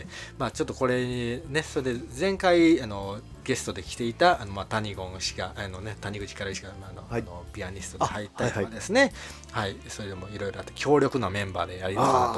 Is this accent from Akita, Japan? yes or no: no; Osaka, Japan; now in Kyoto, Japan; もともと出身は、はい、あの大阪なんですけど、はいはい、あの京都の方に今移り住んでいる形で